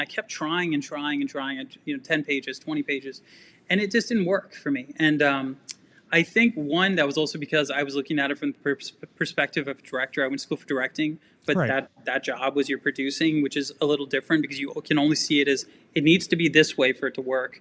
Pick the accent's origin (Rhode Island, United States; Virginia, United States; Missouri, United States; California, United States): Virginia, United States; I'm from Virginia. I went to University of Virginia.